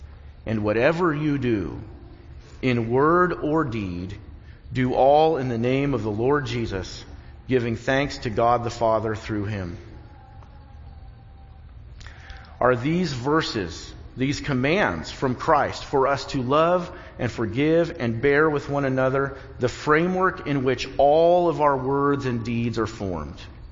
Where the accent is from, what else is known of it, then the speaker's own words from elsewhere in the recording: United States; And as an American who loves my country, our Constitution, and the miraculous beginnings that we had as a nation